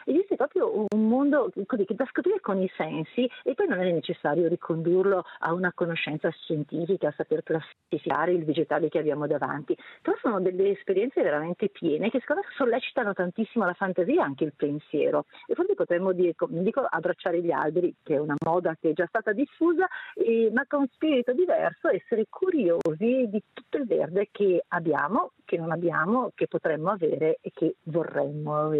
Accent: Brescia, Lombardy, Italy; Io sono bresciana

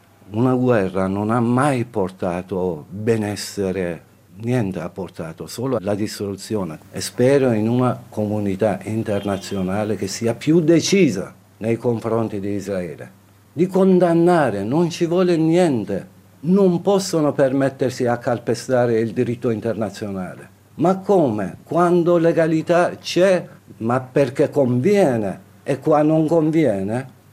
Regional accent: Tehran, Tehran Province, Iran; Italian is a second language; also born or lived in Italy; now in Switzerland; Sono nativo di Teheran, a 190 km dal Mar Caspian.

